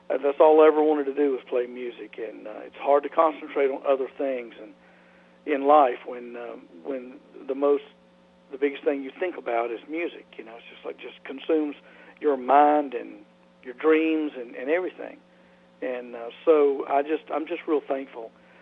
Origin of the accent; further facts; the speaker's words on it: North Carolina, United States; moved away as an adult; I grew up in Stokes County, North Carolina, the state of North Carolina, and I spent most of my life there till I moved away. After high school, I went to Nashville and back.